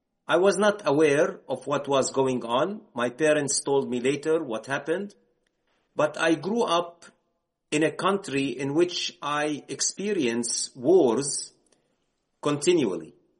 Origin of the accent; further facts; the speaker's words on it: Jerusalem, East Jerusalem, Palestine; English is a second language; So I grew up in this context full of hatred, full of segregation. I grew up in East Jerusalem.